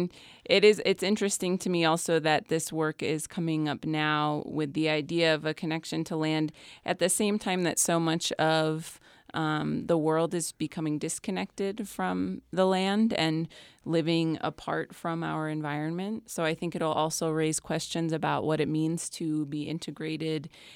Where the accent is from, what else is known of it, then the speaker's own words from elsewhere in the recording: Vermont, United States; And I grew up in Vermont, which is another place that's very connected.